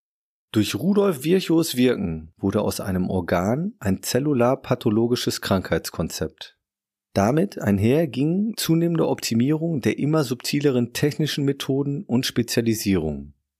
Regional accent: Münster, North Rhine-Westphalia, Germany; dass der den Krieg beendende Westfälische Friede in meiner Heimatstadt Münster geschlossen wurde

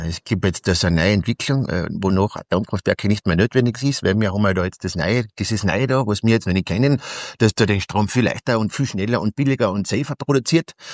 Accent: Austria; Bei uns in Österreich, was bauen, ich meine, seien wir uns doch ehrlich, dann ist es in Österreich schon mit kleinen Bauprojekten schwer.

